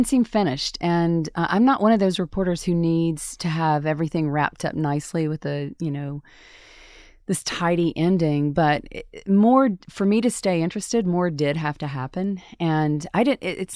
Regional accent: Mississippi, United States; I was born and raised in Mississippi. We didn't talk about that kind of stuff and grew up in the Baptist church.

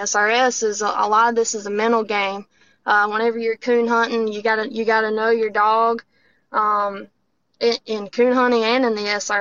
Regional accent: Dublin, Georgia, United States; Born and raised in Dublin, Georgia.

